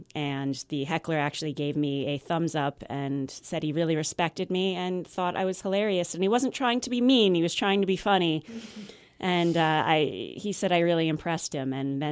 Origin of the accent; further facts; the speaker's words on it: Easton, Pennsylvania, United States; to Easton at 3 years old with my parents. My dad was the head football coach at Lafayette College, so I grew up on College Hill.